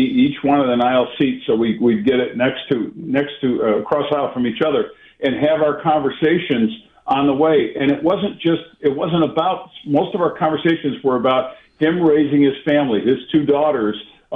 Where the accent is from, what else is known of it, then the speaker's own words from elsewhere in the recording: New York, United States; So my favorite team growing up in Central New York was the Los Angeles Rams, of course.